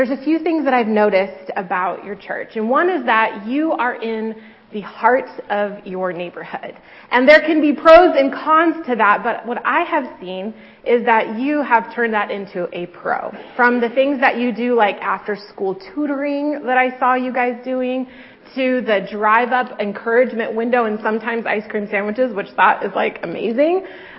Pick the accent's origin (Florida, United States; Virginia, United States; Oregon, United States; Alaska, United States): Oregon, United States; Eugene; born there; now in Corvallis, United States; even though I'm in Beaver Country now, I was born in Eugene.